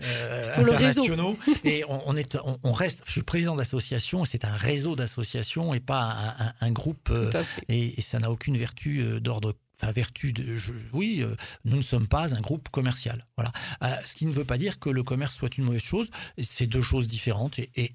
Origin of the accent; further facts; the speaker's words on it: Caylus, Occitanie, France; moi je suis originaire de Keylus, un petit village du Tarn-et-Garonne.